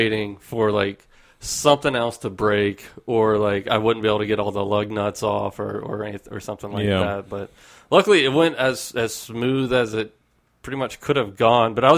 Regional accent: Canada; I'm from Canada, eh?

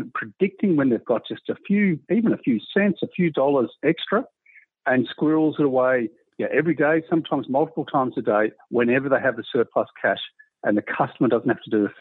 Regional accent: Australia; accent: Australian; Now, part of my Australian accent, but that was billion, not million.

